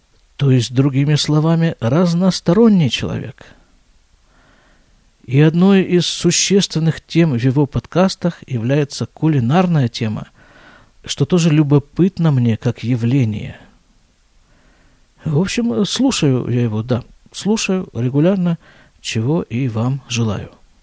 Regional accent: Russia; now in Israel; мы с ним уехали из России, точнее, я из России, он из Украины, в одном и том же году.

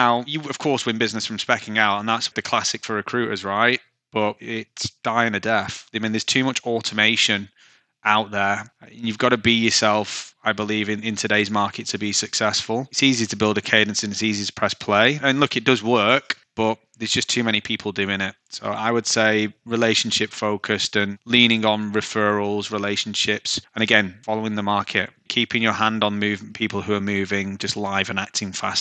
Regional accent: Manchester, North West England, United Kingdom; accent: Mancunian; as you can hear, I'm very Mancunian, I don't really tone it down.

